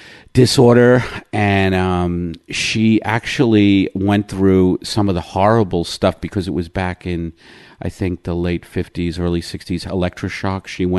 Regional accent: Staten Island, New York, United States; also born or lived in Brooklyn; No, I was born in Brooklyn, and then at 9 we moved to Staten Island, which was the country to my dad, another borough of New York

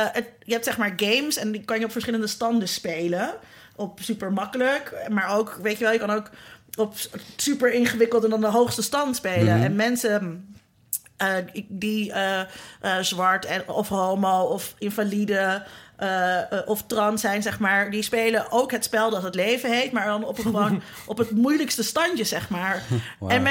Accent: Zeist, Utrecht, Netherlands; ik ben opgegroeid in Zeist, een heel afgeschermde gemeenschap.

